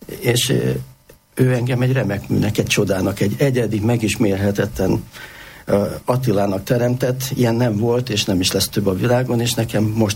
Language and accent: Hungarian; Hungary; A 15 millió magyarból egy magyar vagyok, a 2 millió nyugdíjasból is egy.